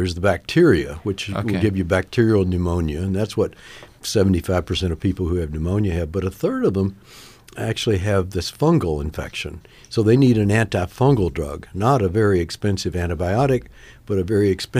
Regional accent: Southern US, United States; I grew up in the South, so we had histoplasmosis

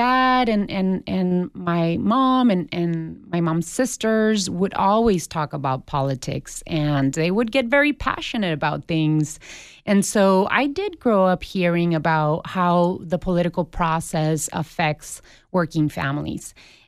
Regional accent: Somerton, Arizona, United States; also born or lived in Yuma, United States; I was the only one born in Yuma, Arizona, the only citizen. And, you know, we grew up in Somerton, Arizona.

